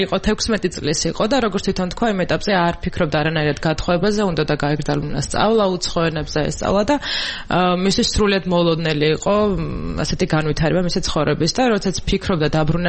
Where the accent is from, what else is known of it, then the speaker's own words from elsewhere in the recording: Imereti, Georgia; უპირველეს ყოვლისა მე თვითონ იმერეთიდან ვარ და ხშირად მეწადა ხოლმე ეგ სოფელში